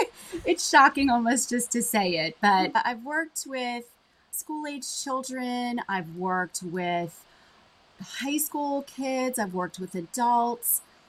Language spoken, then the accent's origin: English; Louisiana, United States; I am from Louisiana, and when you travel sometimes even 15 minutes in any direction, the accent actually changes. There's probably not that many places in the country that are like that, but town I grew up in is one accent.